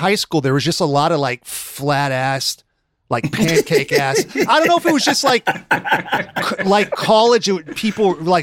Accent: California, United States; In my hometown where I went to high school, the college where I had to show my parents that I could actually run the junior college, it's called Sierra College.

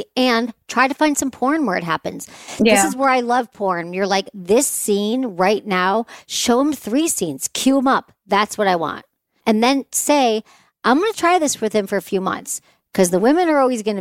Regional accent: Michigan, United States; it's so funny that you're calling in right now because I'm from Michigan.

